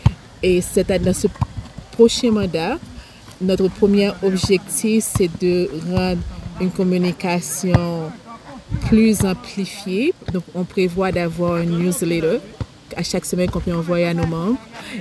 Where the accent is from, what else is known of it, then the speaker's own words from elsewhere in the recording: Haiti; now in Canada; nous sommes des Haïtiens, on n'oublie pas, on va être Canada